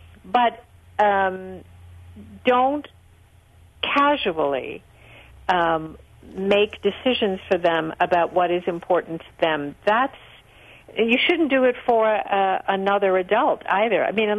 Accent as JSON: {"language": "English", "town": "Brooklyn", "region": "New York", "country": "United States", "tie": "born or raised there", "said": "I'd be a millionaire if my father hadn't sold the brownstone I grew up in Brooklyn."}